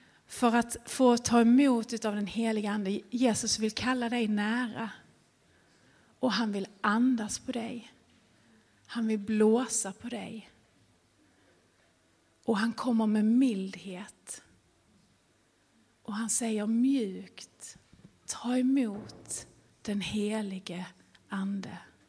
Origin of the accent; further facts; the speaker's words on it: Skåne, Sweden; jag är skåning från början så det, där finns lite fight där